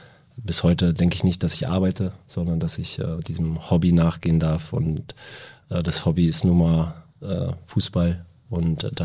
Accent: Rostock, Mecklenburg-Vorpommern, Germany; born there; Und ich bin dort geboren in der Stadt und mit dem ersten Lebensjahr saß ich mit meinem Großvater auf dem Schoß im alten Ostseestadion.

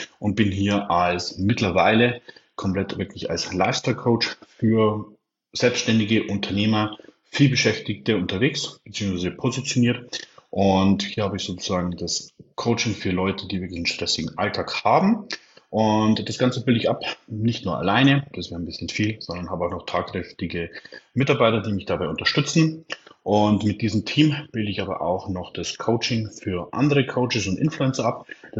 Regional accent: Regensburg, Bavaria, Germany; in 9 Tagen 32 Jahre alt. Also wenn ihr das hört, wahrscheinlich bin ich dann schon 32 Jahre alt, bin Sportökonom, komme aus Regensburg

